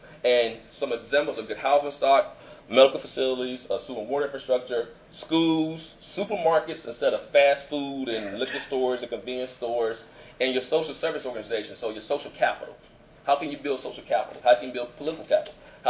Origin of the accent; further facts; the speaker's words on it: Mississippi, United States; I know, I'm from Mississippi, we talk fast. Actually, no, I am from Mississippi, though.